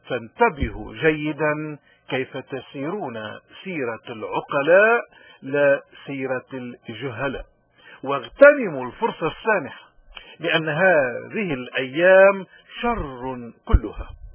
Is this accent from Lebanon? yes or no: yes; Lebanon; نحن كلبنانيين اليوم مطلوب منا نشهد للحق